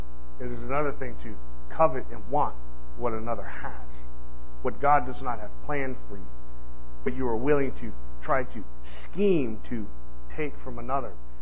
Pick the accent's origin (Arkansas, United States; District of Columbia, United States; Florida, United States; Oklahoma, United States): Arkansas, United States; I'm from Arkansas, and I know that's not a word. But I spent 20 years in the military